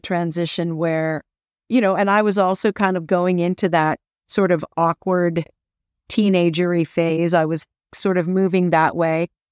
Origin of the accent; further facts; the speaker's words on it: California, United States; And you know, when I came from Northern California, where I was on the volleyball team